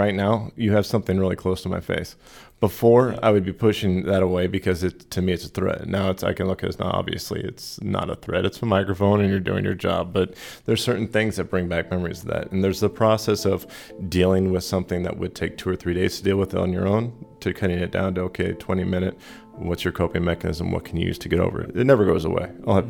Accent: Columbia, Missouri, United States; it's kind of come full circle being back in Columbia as my hometown. And this has been such a huge festival, but it's also been a nice homecoming to come and see, you know, this is where I came from.

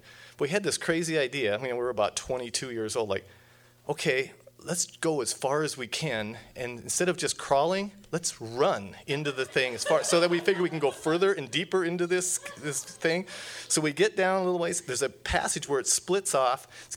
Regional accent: North Dakota, United States; Basically, I'm from North Dakota. Sorry about that. That's one of those things I'm kind of embarrassed about. But I spent about my first 30 years there

